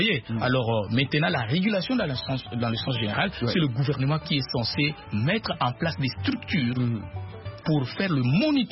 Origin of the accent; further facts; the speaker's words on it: DR Congo; je viens de la République démocratique du Congo, je vous ai dit